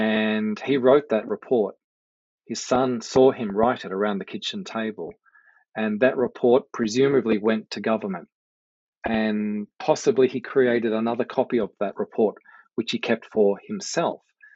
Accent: Australia; as an Aussie living here in Canberra

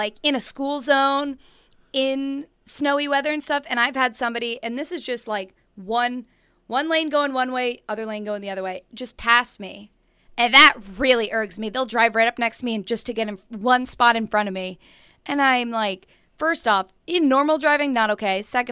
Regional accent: New York, United States; also born or lived in Kentucky; I mentally prepare myself, right, growing up in New York and experiencing the feet of snow, the big, you know, plow trucks, ice or salt trucks.

